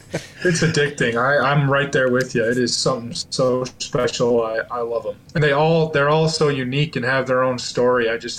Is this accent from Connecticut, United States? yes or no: no; Minnesota, United States; Yeah, I think it's one of the biggest blessings that I've. It's kind of all I've known since growing up.